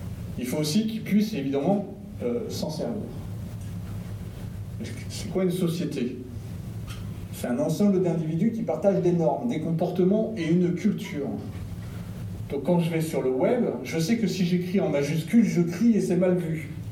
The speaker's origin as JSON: {"language": "French", "country": "France", "lives_now": "Switzerland", "said": "moi je viens de France"}